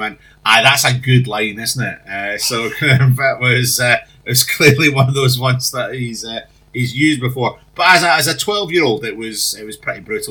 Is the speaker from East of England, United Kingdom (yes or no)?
no; Glasgow, Scotland, United Kingdom; also born or lived in St Andrews; So yes, born and raised in Glasgow. I moved through to St Andrews for university in 1989.